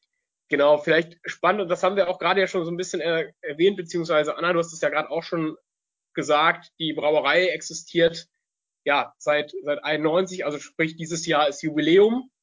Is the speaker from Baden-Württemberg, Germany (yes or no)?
no; Cologne, North Rhine-Westphalia, Germany; Ich als Kölner